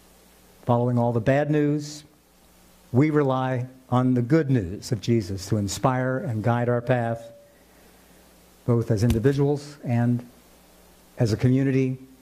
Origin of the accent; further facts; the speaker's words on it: Hamilton, Ohio, United States; In my case, can anything come out of, any good come out of my hometown of Hamilton, Ohio?